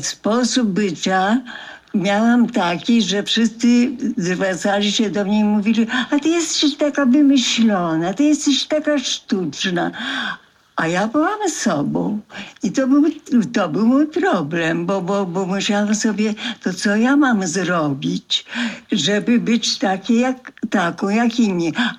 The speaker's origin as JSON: {"language": "Polish", "town": "Koszalin", "region": "West Pomeranian Voivodeship", "country": "Poland", "tie": "born or raised there", "said": "W dzieciństwie byłam w Koszalinie, a Koszalina była bardzo blisko nad morze."}